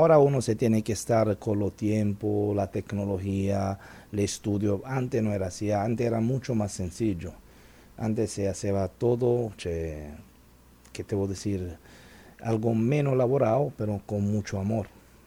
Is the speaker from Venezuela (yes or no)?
no; Italy; Spanish is a second language; Pero yo como italiano, si voy un ejemplo a comer una carbonara, yo sé que la carbonara es esta.